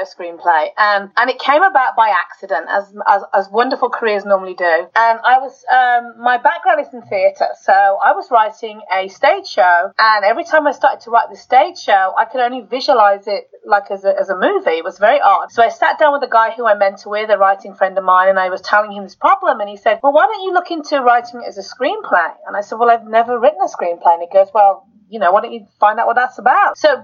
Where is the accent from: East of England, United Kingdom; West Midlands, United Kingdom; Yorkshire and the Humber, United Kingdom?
West Midlands, United Kingdom; Birmingham; accent: Birmingham; also born or lived in Scotland; I'm actually from Birmingham, which is right in the centre. That's where I grew up. I originally came from Scotland. I was born in Scotland, but I left when I was very young.